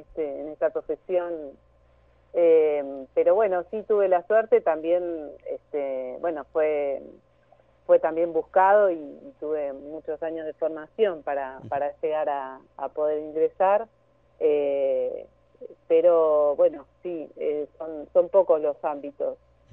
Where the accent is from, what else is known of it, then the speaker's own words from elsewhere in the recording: La Plata, Buenos Aires Province, Argentina; Yo soy de La Plata. Así que toda mi carrera, digamos, preprofesional la hice acá en La Plata